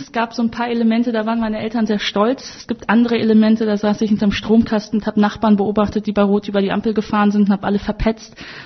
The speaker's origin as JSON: {"language": "German", "town": "Wuppertal", "region": "North Rhine-Westphalia", "country": "Germany", "said": "ich komme ja aus Wuppertal"}